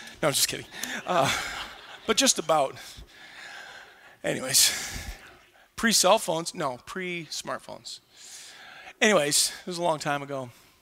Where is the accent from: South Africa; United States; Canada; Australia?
Canada; Ottawa, Ontario; born there; It had never dawned on me before that, like, I was born in Ottawa.